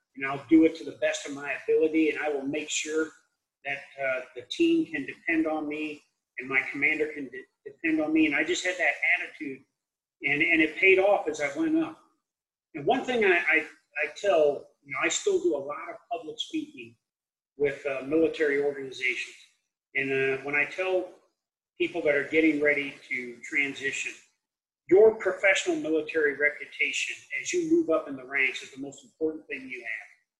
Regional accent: Davenport, Iowa, United States; I remember when I joined as an E1 out of Davenport, Iowa, my hometown, and my first duty station was Fort Bliss, Texas.

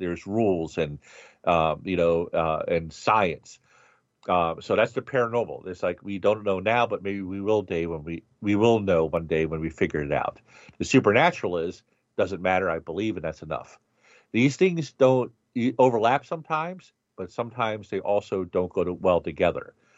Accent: Baltimore, Maryland, United States; the Ouija board, of course, invented in my hometown of Baltimore City, in the late 1800s

